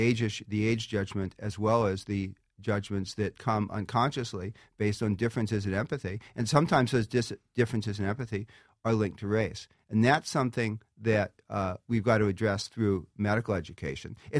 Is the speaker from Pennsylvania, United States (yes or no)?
yes; Philadelphia, Pennsylvania, United States; in one of the rougher parts of my hometown of Philadelphia